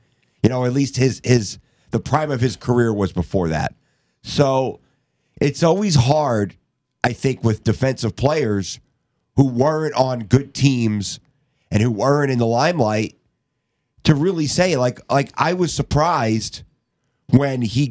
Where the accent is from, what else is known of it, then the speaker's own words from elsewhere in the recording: Northeast, United States; growing up in the Northeast, when I was younger, Seattle wasn't exactly a great team.